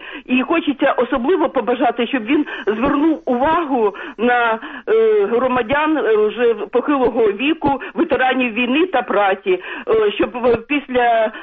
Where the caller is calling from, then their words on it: Kyiv, Ukraine; я з Києва.